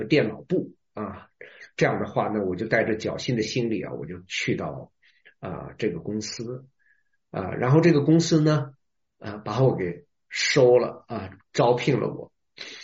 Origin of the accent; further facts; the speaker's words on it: Hunan, China; moved away as an adult; also born or lived in Shenzhen; now in Seattle, United States; 最早的时候我出生的地呢是湖南省啊，我在湖南出生的，在湖南待了28年以后呢，1991年二月啊，我到了深圳，那一年呢我28岁